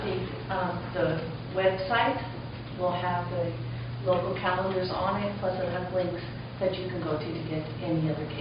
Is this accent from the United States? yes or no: yes; Monroe, United States; I'm from Monroe, so I'm glad to be back in my hometown.